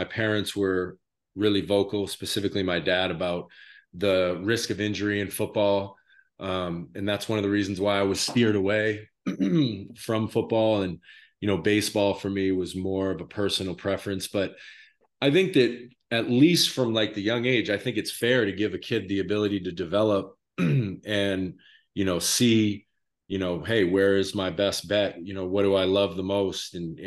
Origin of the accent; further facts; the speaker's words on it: Maine, United States; my dad's from Los Angeles. I grew up in Maine, obviously.